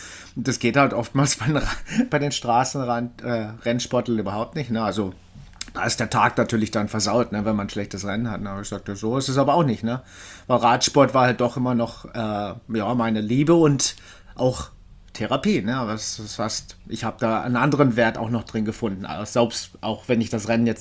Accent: Hanau, Hesse, Germany; born there; also born or lived in Freiburg; ich bin eigentlich in Hanau geboren, Frankfurt, komplett ganz andere Gegend. Und dann in Deutschland tausendmal umgezogen, weil mein Vater war Küchenchef. Aber man kann mich doch als Freiburger irgendwie, ja, beschimpfen, sozusagen.

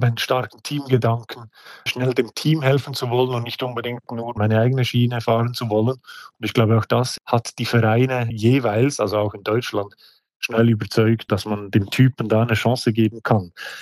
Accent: Brienz, Bern, Switzerland; Ich komme ursprünglich aus Brienz, einem kleinen Dorf in den Schweizer Bergen.

